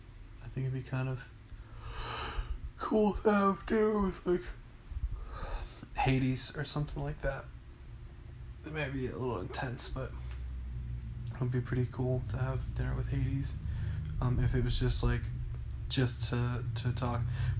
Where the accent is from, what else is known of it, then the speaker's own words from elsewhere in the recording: United States; because I grew up in America, where Disney reigns supreme.